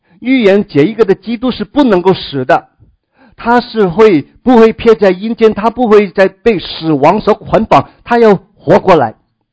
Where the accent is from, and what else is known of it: China